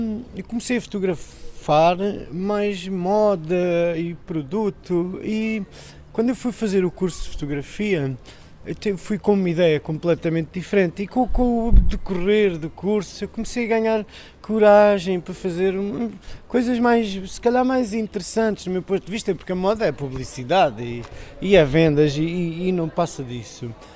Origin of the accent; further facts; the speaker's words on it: Fuseta, Algarve, Portugal; E eu, como nasci na Fuseta, Algarvio de gema